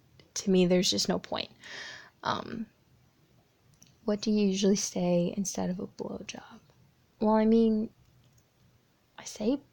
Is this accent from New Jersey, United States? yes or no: no; Florida, United States; I'm from Florida. In the United States, so yeah, but I have a lot of family from more up in the traditional southern United States